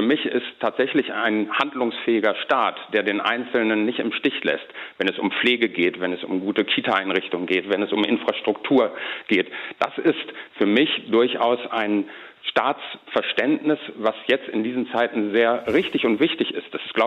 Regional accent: Northern Germany, Germany; Aber wir sind beide Norddeutsche.

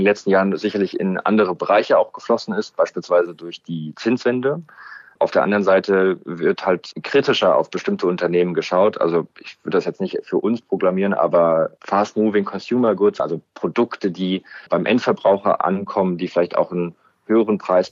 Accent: Berlin, Germany; ich komme aus Berlin, bin 31 Jahre alt

